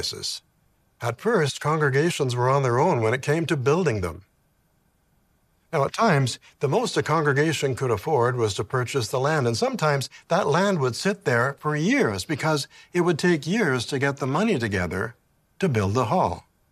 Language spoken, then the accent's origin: English; Canada; Before we had a kingdom hall in my hometown, the congregation met in a rented facility. Now in October, the place was decorated for Halloween. And in December, there was a great big Christmas tree on the platform. We couldn't move it. Now, this was in Canada